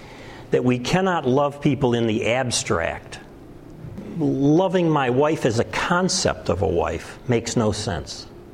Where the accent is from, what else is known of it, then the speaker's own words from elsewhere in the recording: Chicago, Illinois, United States; I grew up in the Chicago area, and on the northwest side near O'Hare Airport where I grew up